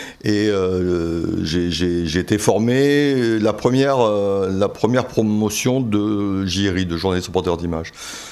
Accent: Bordeaux, Nouvelle-Aquitaine, France; Moi, je suis de Bordeaux d'origine.

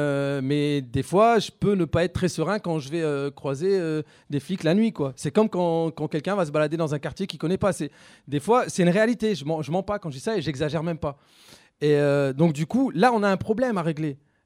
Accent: Roubaix, Hauts-de-France, France; je repense surtout quand je repense à mon enfance à Roubaix

